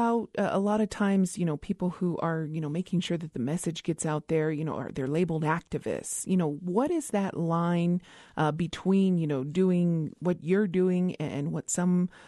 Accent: Isleta Pueblo, New Mexico, United States; from Isleta Pueblo

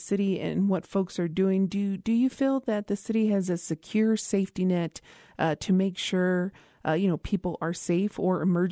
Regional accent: New Mexico, United States; from Meseta Pueblo

